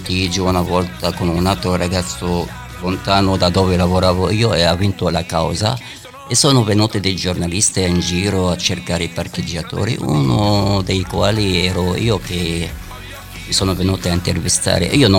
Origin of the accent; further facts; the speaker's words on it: Lebanon; Dal Libano.